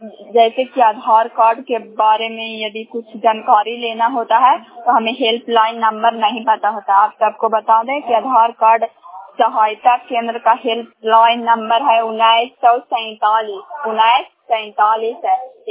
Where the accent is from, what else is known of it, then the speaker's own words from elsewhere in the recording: Bihar, India; ग्राम चांद पंचायत चांद प्रखंड खरापटपुरा जिला नालंदा की निवासी हूँ।